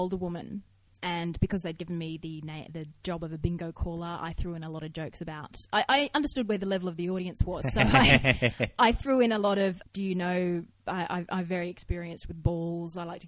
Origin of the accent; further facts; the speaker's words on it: Australia; I'm sorry, I'm from Australia. I don't know what I'm doing.